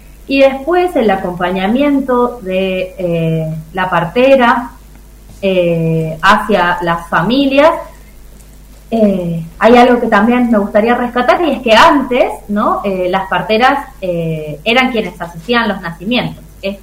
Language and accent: Spanish; Tucumán, Argentina; now in Mendoza, Argentina; Yo soy tucumana, hace poco también que vivo acá en Mendoza